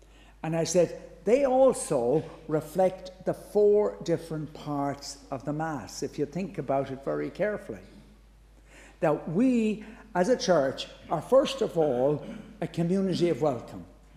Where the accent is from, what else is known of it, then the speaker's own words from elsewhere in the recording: Ireland; I remember when I was growing up in Ireland, and I won't tell you how long ago, but it was a long time ago